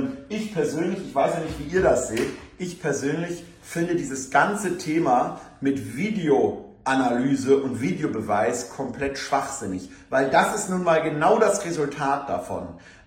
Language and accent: German; Germany; Auch Deutschland hat halt eben verloren und da muss ich als Deutscher das einfach akzeptieren